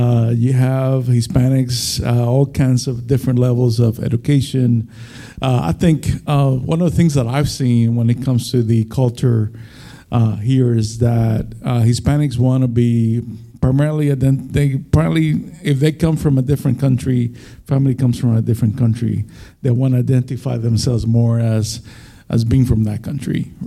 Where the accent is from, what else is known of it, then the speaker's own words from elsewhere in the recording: Puerto Rico; moved away as an adult; now in Texas, United States; I'm from Puerto Rico originally. I'm sure a lot of you should know where that is. Great place to go visit and hang out, all that good stuff. But we've been in Texas now for almost 29 years. So I lived longer in Texas